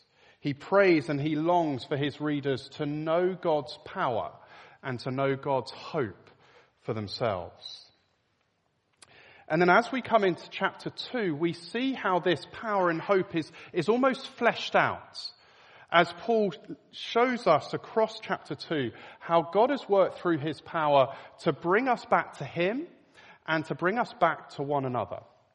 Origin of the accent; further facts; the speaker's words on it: United Kingdom; I found an article this week that said apparently a third of Brits make New Year's resolutions, so we're not average Brits in this room.